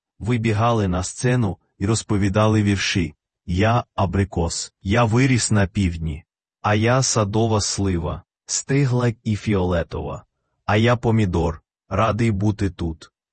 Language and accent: Ukrainian; Belarus; Я родом з Білорусі, і в дитинстві часто бачив по телевізору рекламу соку